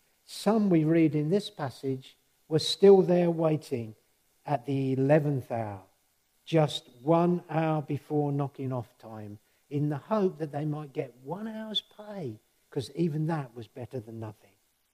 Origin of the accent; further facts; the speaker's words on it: East of England, United Kingdom; You have to forgive my English because I was born and bred in Suffolk.